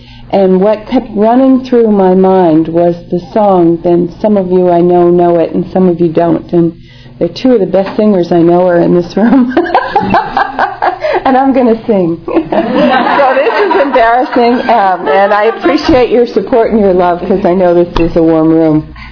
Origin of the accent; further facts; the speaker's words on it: New England, United States; I grew up in New England too.